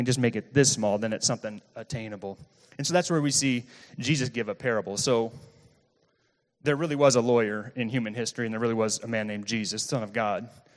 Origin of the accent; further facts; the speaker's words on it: Flint, Michigan, United States; now in Kalamazoo, United States; Like, I grew up near Flint, Michigan.